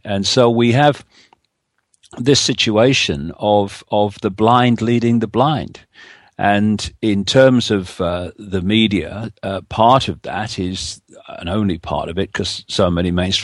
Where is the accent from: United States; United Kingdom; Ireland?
United Kingdom; Leicester, East Midlands; born there; I was born in Leicester, England in 1952.